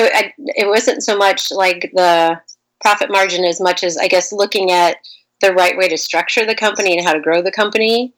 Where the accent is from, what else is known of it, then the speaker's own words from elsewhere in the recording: Bloomington, Illinois, United States; So I grew up in central Illinois, in Bloomington, Illinois. And it's kind of funny. I went to college in Bloomington, Indiana. And so when I moved to Minnesota